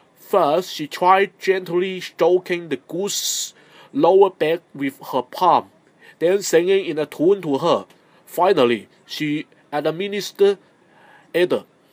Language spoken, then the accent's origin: English; Guangdong, China; born there; English is a second language; I was born in San Rui, a small city but with abundant and anarchic old culture in Guangdong.